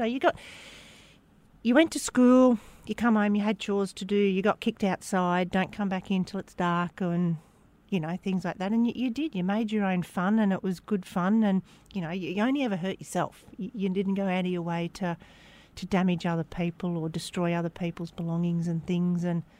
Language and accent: English; Deniliquin, New South Wales, Australia; Growing up in Denny's pretty cool, actually. So I'm the youngest of three children, three girls